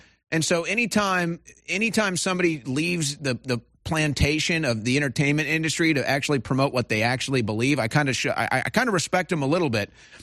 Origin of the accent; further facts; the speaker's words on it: St. Louis, Missouri, United States; Like the one that went viral recently was actually in my hometown of St. Louis. I happen to know this area because I'm from there.